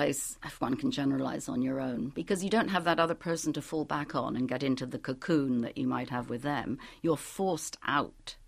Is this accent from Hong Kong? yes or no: no; London, United Kingdom; also born or lived in Paris, France / Burma; now in New York, United States; And my mother and father were both Americans, but I grew up in London.